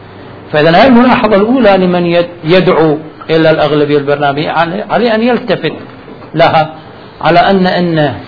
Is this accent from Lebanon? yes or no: no; Iraq; أنا إنسان عراقي أريد أتعين، أريد أعيش، وهذا حقي كمواطن عراقي.